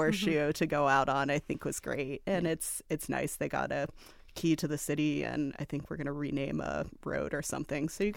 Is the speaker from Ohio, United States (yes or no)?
yes; Columbus, Ohio, United States; But growing up in Columbus, it was just really fun to get to see this team